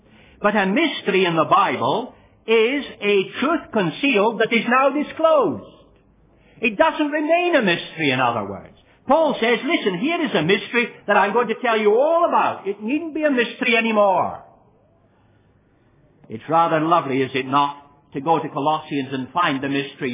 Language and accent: English; Scotland, United Kingdom; And I, being a Scot, would say without doubt, it's Scotsmen and everybody else.